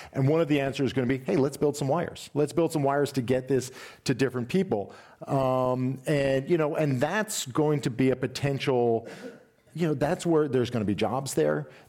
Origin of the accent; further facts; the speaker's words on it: Texas, United States; Did something very un-Texas, and I can say this as a Texan.